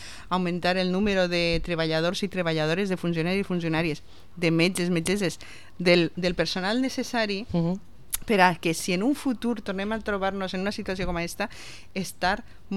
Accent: Vila-real, Valencian Community, Spain; jo encantada de vindre a la ràdio del meu poble

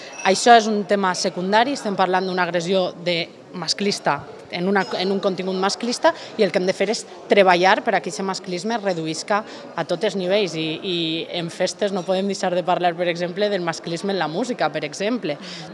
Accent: Valencian Community, Spain; allí ens tenen que reconèixer els nostres drets com a valencians i valencianes

